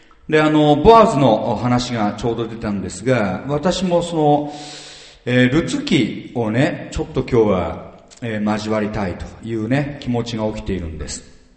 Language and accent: Japanese; Suwa, Nagano, Japan; で、私の田舎は諏訪なんですけど、諏訪もそれなりのね、青森ほどその重くないんですけど、独特のまた世界がある。